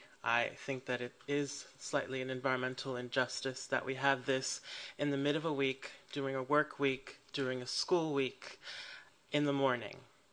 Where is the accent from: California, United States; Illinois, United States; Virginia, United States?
California, United States; Oakland; I am from East Oakland in the Flatlands.